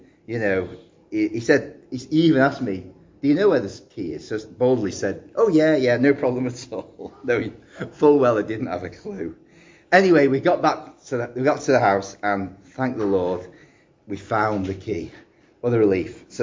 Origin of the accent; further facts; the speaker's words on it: Manchester, North West England, United Kingdom; He was from Carlisle, I was from Manchester